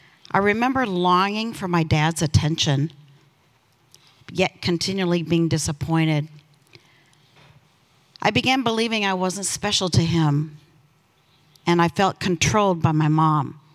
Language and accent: English; Lincoln, Nebraska, United States; I grew up in Lincoln, Nebraska, in a secure, church-going family with seemingly no issues.